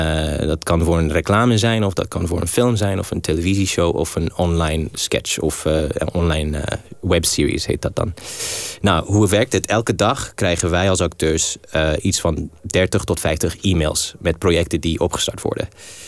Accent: Ethiopia; moved away as an adult; also born or lived in Mauritania; Klopt, geboren in Mauritanië en opgegroeid in Ethiopië.

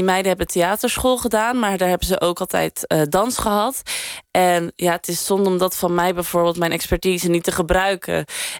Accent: Kruiningen, Zeeland, Netherlands; Ik kom uit Kruiningen, dat is een klein dorpje. En op het dorp was dan jazzballet.

